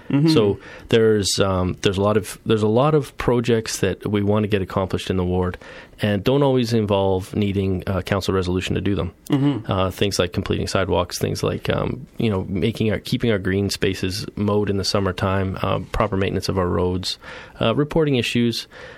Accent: Kincardine, Ontario, Canada; born there; also born or lived in Oshawa / Pickering; I was born in Kincardine, actually, son of a nuclear engineer at the Bruce there. So our family, in a career with the energy company of the day, we were all over the place. We went from Kincardine to Oshawa to Pickering, and I grew up.

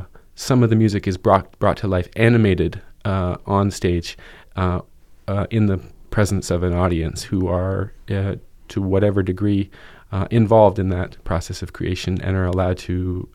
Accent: Montreal, Quebec, Canada; booked several Montreal artists and groups because they're great and because I get to hear them in my hometown, and I can vouch for that.

